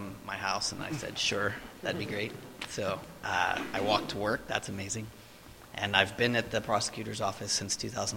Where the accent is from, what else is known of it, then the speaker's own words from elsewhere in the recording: Cleveland, Ohio, United States; Sure. So I'm originally from Cleveland.